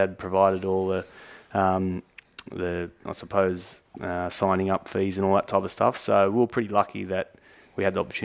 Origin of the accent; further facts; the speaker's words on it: Liverpool, New South Wales, Australia; I grew up outside Liverpool and there was a big gymnastics center at Macquarie Fields there.